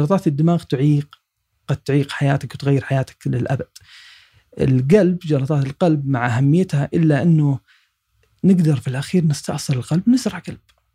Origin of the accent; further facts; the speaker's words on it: Saudi Arabia; ويوجد حل جميل جدا وموجود عندنا في السعودية وموجود في أغلب مستشفيات العالم